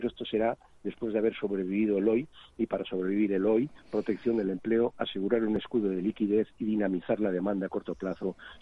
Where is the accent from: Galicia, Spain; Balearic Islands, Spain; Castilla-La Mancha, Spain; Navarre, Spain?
Balearic Islands, Spain; now in Madrid, Spain; Soy mallorquín, también soy de mar y sé lo que merece la pena estar al lado del mar. Lo echo mucho de menos en Madrid, que es donde vivo.